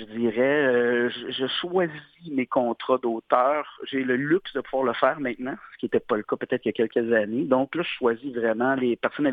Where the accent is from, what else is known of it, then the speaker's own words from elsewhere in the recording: Saint-Jérôme, Quebec, Canada; je suis un gars qui a grandi en région. J'ai grandi à Saint-Jérôme, dans les Laurentides. Ensuite, j'ai déménagé à Sainte-Thérèse, Laval. Et ensuite, j'ai traversé l'île. Là, je suis rendu à Richelieu, sur la rive sud. J'ai jamais habité sur l'île en soi.